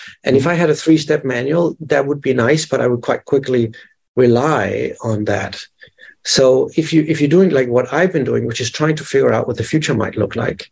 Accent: Denmark; English is a second language; And, you know, I'm from Denmark, and I grew up with one channel.

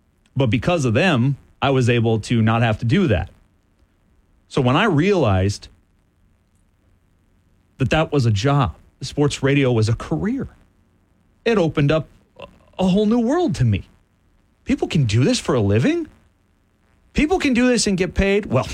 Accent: Illinois, United States; I grew up essentially in Chicago. An hour and a half from Chicago, surrounded by Chicago fans.

